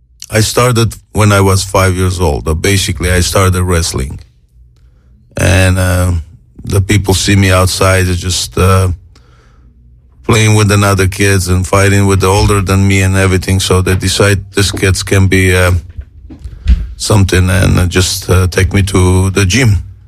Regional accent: Armenia; I'm from Armenia, in the former Soviet Union, mm-hmm. and we are part of Russia. And but now we are a very much independent country. Armenia is Armenia now.

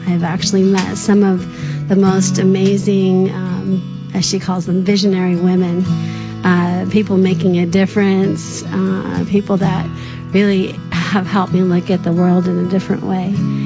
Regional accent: Indiana, United States; now in Riverside, United States; I came from Indiana, a plant biochemist

